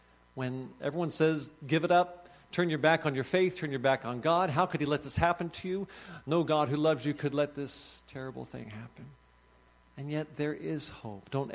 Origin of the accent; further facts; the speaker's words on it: Cincinnati, Ohio, United States; And so I grew up there in Cincinnati.